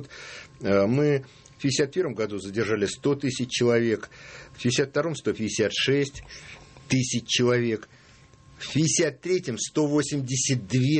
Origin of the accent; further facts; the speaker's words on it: Moscow, Russia; Я вырос на Якиманке. И на пересечении... Ну, я в Егородском переулке вырос.